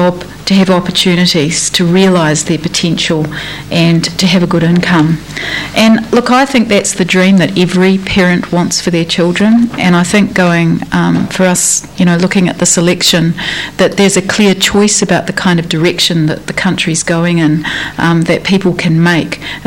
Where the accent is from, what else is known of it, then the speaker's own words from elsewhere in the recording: Dunedin, Otago, New Zealand; moved away as an adult; I grew up in Dunedin. I moved away in my 20s and lived overseas for quite a bit of time. But I came back.